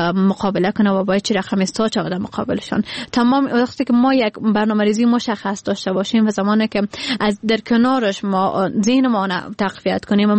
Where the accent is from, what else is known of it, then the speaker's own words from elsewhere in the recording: Badakhshan, Afghanistan; now in Kabul, Afghanistan; زمانی که ما از کابل آمدیم، از بدخشان آمدیم به طرف کابل